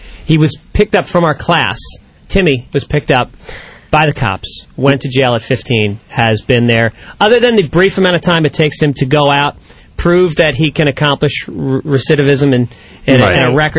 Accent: New York, United States; You know, I grew up in New York, and I was a very different person than I am now.

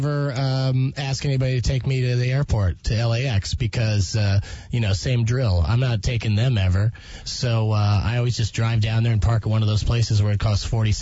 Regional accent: San Diego, California, United States; Yeah, I'm from the south. I'm from San Diego.

